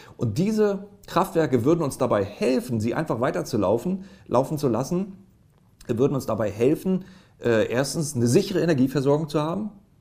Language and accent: German; Mecklenburg-Vorpommern, Germany; Wenn man bei uns in Mecklenburg-Vorpommern, bei mir zu Hause, jetzt zusätzlich Mathe-Abi-Punkte vergibt